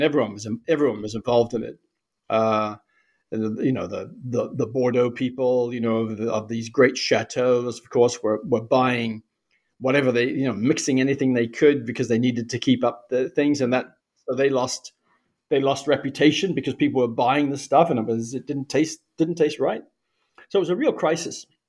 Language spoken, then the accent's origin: English; New Zealand; I grew up in New Zealand.